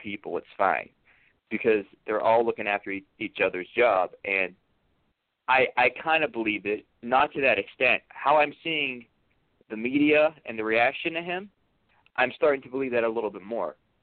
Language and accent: English; Ohio, United States; I'm from Ohio, so I voted here.